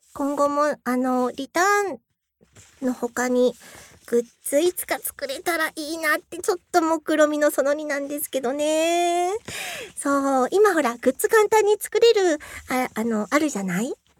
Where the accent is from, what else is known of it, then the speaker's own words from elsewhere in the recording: Hokkaido, Japan; まあ060って北海道なんですけど、まあ私の出身地だから060から始めてみました。